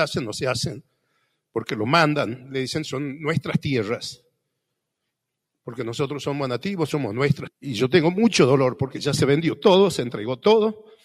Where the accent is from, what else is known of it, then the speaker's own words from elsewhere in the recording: Chaco, Argentina; born there; yo no nací en el Chaco por nacer. Nos mandaron ahí a los mayores y de ahí venimos. Y defendemos el lugar.